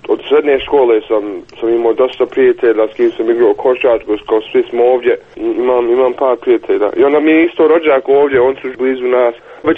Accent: Sarajevo, Federation of Bosnia and Herzegovina, Bosnia & Herzegovina; also born or lived in Germany; now in Kitchener, Canada; Ja sam tako iz Sarajeva do Njemačke, do Kanade

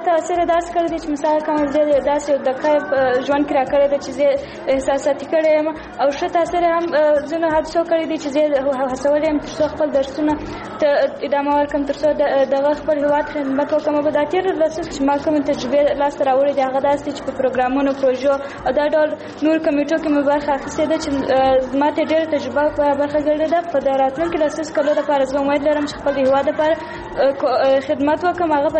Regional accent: Kandahar, Afghanistan; د کندهار ښار اوسېدونکی یم د لسم ټولګي زده کوونکی یم.

